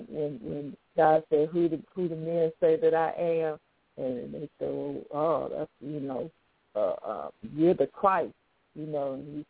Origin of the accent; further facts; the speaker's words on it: Chicago, Illinois, United States; He asked what church we attended, and we told him, you know, we're from Chicago, and we had attended Morgan Park.